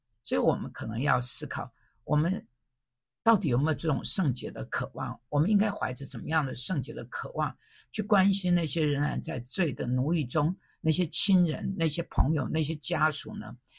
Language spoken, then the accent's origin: Chinese; Taiwan; 我从美国回来的时候，我真的是1987年回到台湾的时候所面临的真的是那种真的是